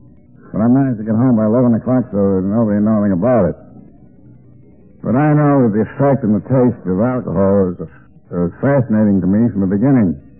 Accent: Alden, New York, United States; I come from Alden in New York, as my native town.

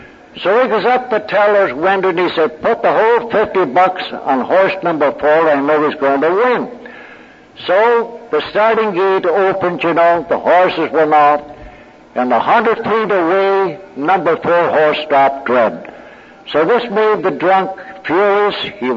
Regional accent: Cleveland, Ohio, United States; from Cleveland, Ohio.

